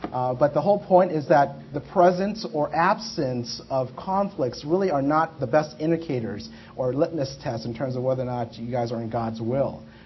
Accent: Texas, United States; We are from Texas, And as such, we actually never had the opportunity to come out to New Jersey.

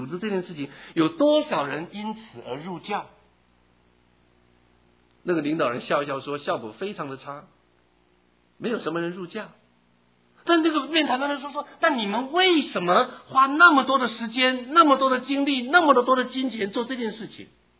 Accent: Taiwan; 我们台湾人说厚道哈

